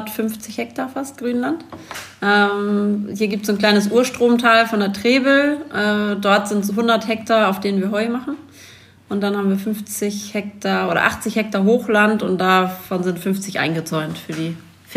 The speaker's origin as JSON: {"language": "German", "region": "Schleswig-Holstein", "country": "Germany", "tie": "born or raised there", "said": "ich bin ja in der Nähe von Flensburg groß geworden"}